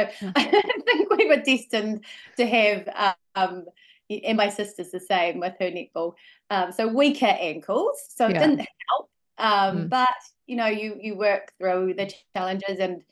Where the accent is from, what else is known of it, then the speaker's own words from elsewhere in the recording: Invercargill, Southland, New Zealand; also born or lived in Oamaru; Oamaru, and Invercargill. I spent most of my schooling there. And I absolutely loved growing up in Southland.